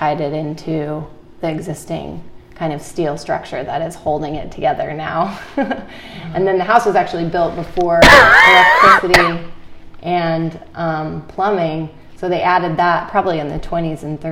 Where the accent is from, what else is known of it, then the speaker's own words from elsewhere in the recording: Connecticut, United States; moved away as an adult; I grew up in Connecticut, and there are a lot of old homes there and old properties.